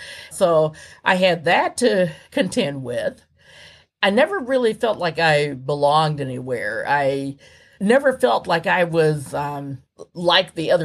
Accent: Mississippi, United States; I was born and raised in Mississippi. I was born in 1956.

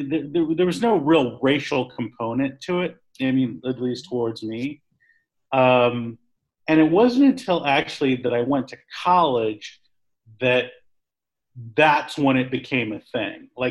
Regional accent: Livermore, California, United States; growing up in Livermore, like I did, which is a small town in the Bay Area. And back then it was, you know, very small. It was a pretty much a cow town.

